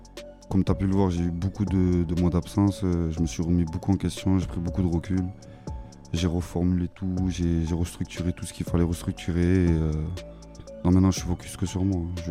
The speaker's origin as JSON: {"language": "French", "country": "Brazil", "also_born_or_lived": "Marseille", "lives_now": "Toulouse, France", "said": "Non, de base moi je suis même pas de France. Moi, je suis du Brésil. Après bon, par chance, mais bon, j'ai atterri en France. Après j'ai fini à Toulouse. Et pendant un moment là, de 2011 à 2014, je suis parti à Marseille"}